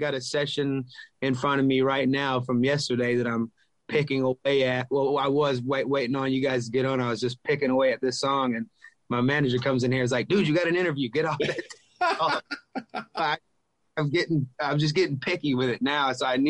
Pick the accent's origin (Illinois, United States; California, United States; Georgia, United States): Georgia, United States; Conyers; which is right there in my hometown, Rockdale County, in Conyers, Georgia, where I grew up, about 30 minutes east of Atlanta.